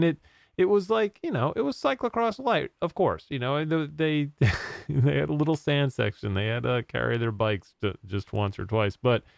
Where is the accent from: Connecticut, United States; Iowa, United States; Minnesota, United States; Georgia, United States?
Iowa, United States; Look, I grew up in Iowa and moving to Virginia after living in Iowa, the amount of people that asked me about potatoes was, you know, I couldn't even count.